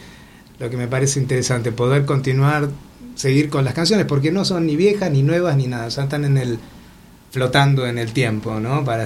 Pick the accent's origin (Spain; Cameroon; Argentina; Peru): Argentina; Y como argentino, claro, también creo que la sorpresa fue como la de muchos argentinos